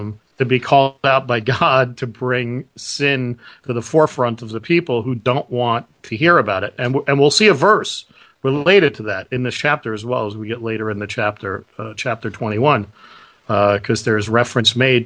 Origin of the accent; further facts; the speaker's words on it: Brooklyn, New York, United States; I'm from Brooklyn, pal.